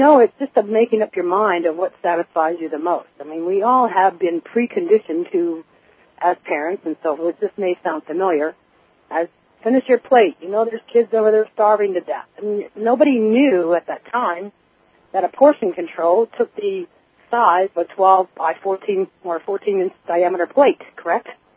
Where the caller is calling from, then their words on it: Pennsylvania, United States; I'm calling from Pennsylvania.